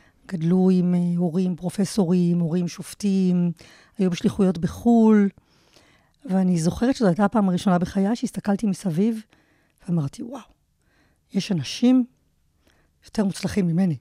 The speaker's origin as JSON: {"language": "Hebrew", "town": "Kfar Haim", "region": "Central District", "country": "Israel", "tie": "born or raised there", "said": "אז נולדתי וגדלתי בכפר חיים, שזה מושב ליד נתניה. גם הוריי נולדו וגדלו בכפר חיים, וכך מעולם לא הייתה לי סבתא בעיר. אז אני כפרייה ב-100%."}